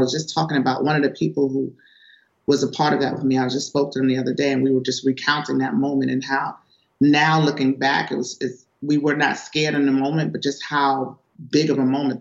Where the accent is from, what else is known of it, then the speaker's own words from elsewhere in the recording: New York, United States; I mean, I'm from New York and I've seen people intervene